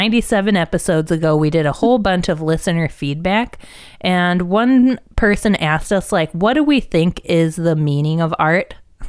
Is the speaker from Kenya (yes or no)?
no; Ohio, United States; I'm from Ohio